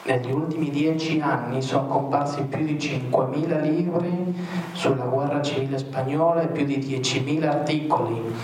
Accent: Argentina; E lo posso dire perché io sono argentino e questo succede spesso là.

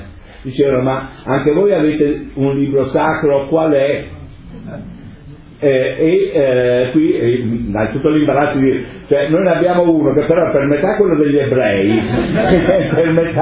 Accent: Southern Italy, Italy; Poi mi è venuto in mente il mio paese d'origine meridionale

